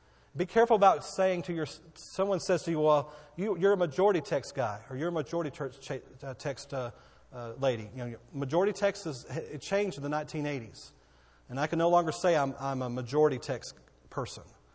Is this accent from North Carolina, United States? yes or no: no; Texas, United States; accent: Texan; I can't speak 3 words in Spanish without it sounding like I'm a Texan.